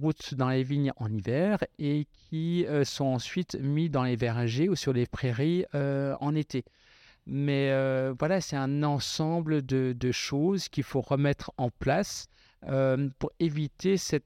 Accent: Westhoffen, Grand Est, France; chez nous à Westhoffen, qui est en fait un grand amphithéâtre coincé entre deux vallées

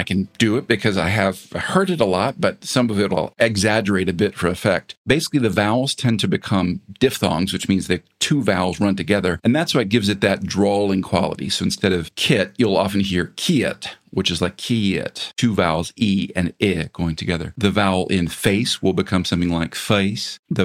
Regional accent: Atlanta, Georgia, United States; also born or lived in Tennessee; As you can hear from my voice, I do not have that accent, though I grew up in Georgia myself, just 2 hours north of Macon in Atlanta, and I was born in Tennessee.

